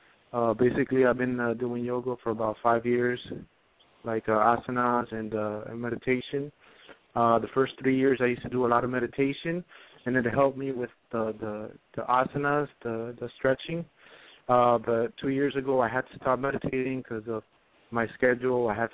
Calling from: Miami, Florida, United States; Yeah, I'm calling from Miami.

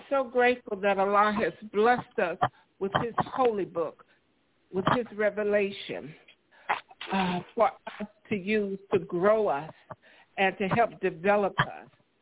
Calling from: St. Louis, Missouri, United States; I'm calling from Hometown, St. Louis, Missouri.

